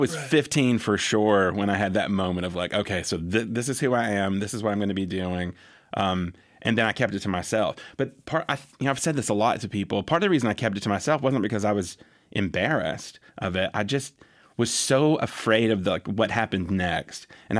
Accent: Anniston, Alabama, United States; Well, I grew up in Anniston, Alabama, which is for the most part, it was a military town, and we had a pretty large military base there, Fort McClellan.

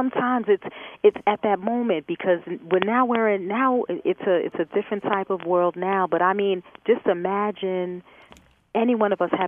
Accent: New York, United States; I just want to comment that I'm from New York, and I'm from Richmond County

